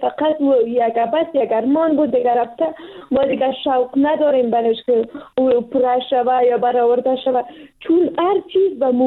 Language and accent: Persian; Afghanistan; ما پشتون هستیم و یا افغان هستیم